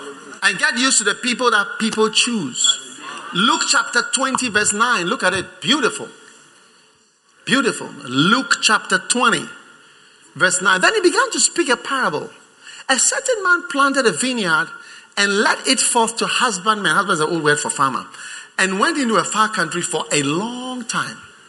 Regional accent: Ghana; Me, I'm a Ghanaian.

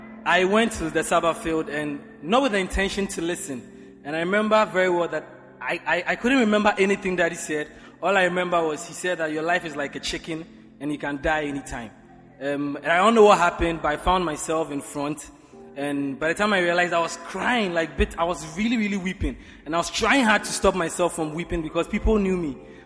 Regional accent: Accra, Greater Accra, Ghana; I grew up in North Kaneshi and Bubashi, where the norm is to chase girls, drink, smoke, do all sorts of things.

